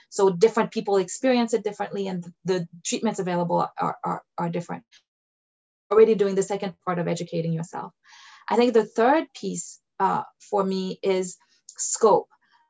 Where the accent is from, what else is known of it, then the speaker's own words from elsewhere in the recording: Haiti; so I grew up in Haiti